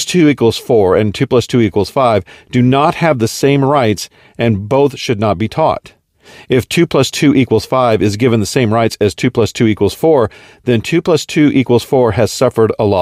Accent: United States; I am an American, a citizen of the United States of America. I am patriotic and I love my country.

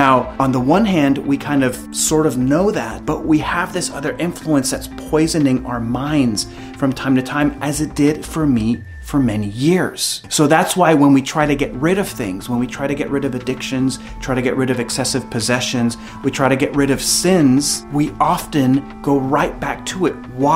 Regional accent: El Salvador; I'm from El Salvador

